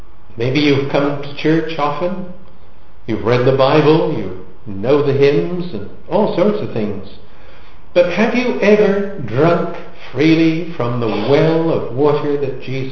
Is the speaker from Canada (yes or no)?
no; England, United Kingdom; As you may detect, I come from England, and we used to live in a part of England called Devonshire in the southwest.